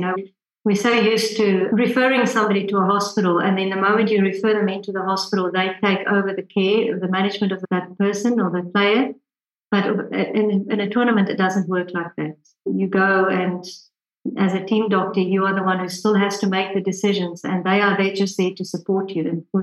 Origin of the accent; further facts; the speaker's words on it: South Africa; I mean, I'm South African, so I had a fairly good idea